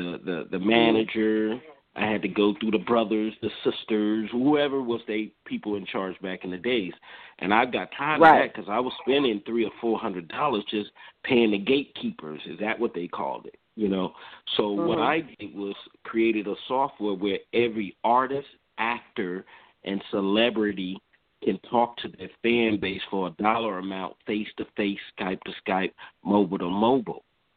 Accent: Las Vegas, Nevada, United States; Actually, I was raised here in Vegas, and I actually went to Valley High School.

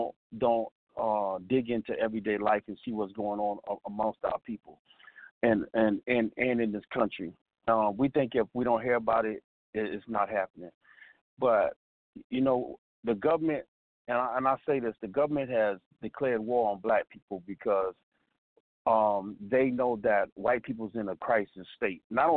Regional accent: South Carolina, United States; I was like, you know, I grew up in South Carolina

